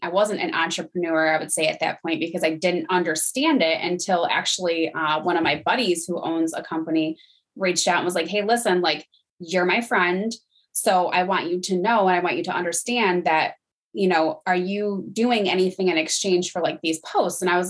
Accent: New York, United States; I am from New York. I'm a police officer here.

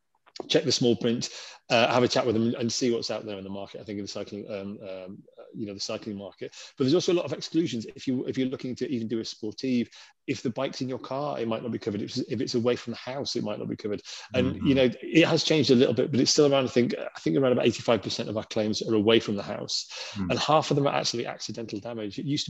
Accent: North West England, United Kingdom; But I grew up in the Lake District, I've always ridden bikes

